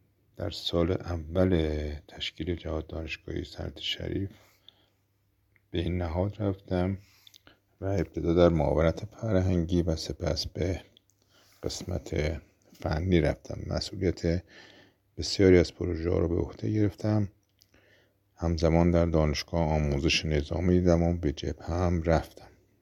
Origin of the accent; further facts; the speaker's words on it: Qom, Iran; بنده در شهر مقدس قم به دنیا آمدم و در مدرسه ملی شهاب و مدرسه ملی امیرکبیر دوران ابتدایی و راهنمایی رو گذروندم.